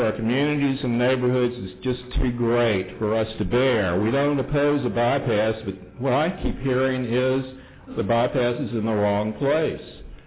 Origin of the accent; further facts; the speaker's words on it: Salem, Virginia, United States; Originally, I'm from Salem.